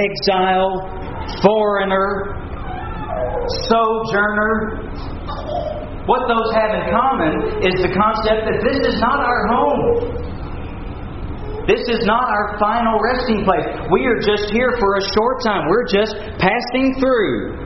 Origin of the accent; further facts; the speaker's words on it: Texas, United States; When I say I'm from Texas, I represent my home state.